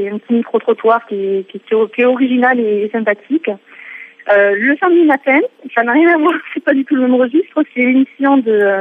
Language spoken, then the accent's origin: French; Occitanie, France; De la région toulousaine.